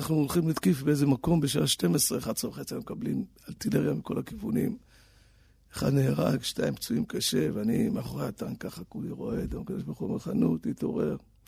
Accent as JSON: {"language": "Hebrew", "town": "Tel Aviv", "region": "Tel Aviv District", "country": "Israel", "tie": "born or raised there", "said": "גדלתי בדרום תל אביב, אחרי זה עברתי לפנימיה, אחרי זה קיבוץ."}